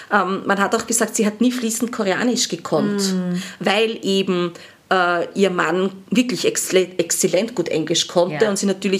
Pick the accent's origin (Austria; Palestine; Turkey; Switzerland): Austria; ich als Österreicherin